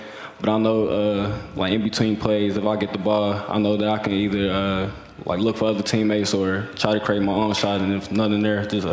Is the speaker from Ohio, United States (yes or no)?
yes; Ohio, United States; You know, he's a kid from Ohio, and you know I'm from Ohio, so I wanted to be able to do the things that he did.